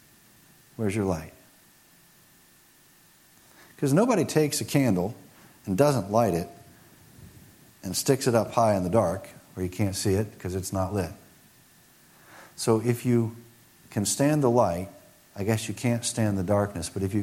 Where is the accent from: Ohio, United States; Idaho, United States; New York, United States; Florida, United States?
Ohio, United States; Cincinnati; when I grew up in Cincinnati as a kid, she worked in the children's department of the church I attended, White Oak Christian Church in the northwestern side of Cincinnati.